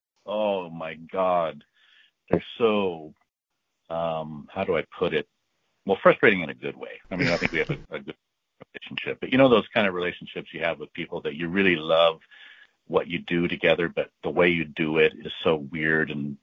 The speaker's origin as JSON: {"language": "English", "country": "United States", "said": "And so as an American, we tend to be kind of like pushy and progressive"}